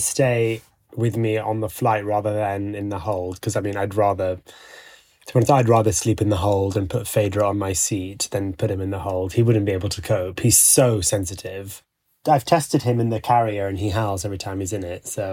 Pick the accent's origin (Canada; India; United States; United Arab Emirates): United Arab Emirates; Dubai; also born or lived in Bahrain; I grew up in Dubai and then Bahrain, where it's actually not that common to have a dog.